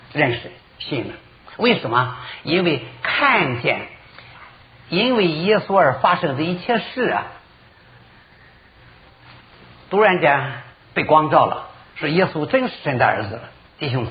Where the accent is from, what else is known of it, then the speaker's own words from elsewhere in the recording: Shandong, China; 我是山东人啊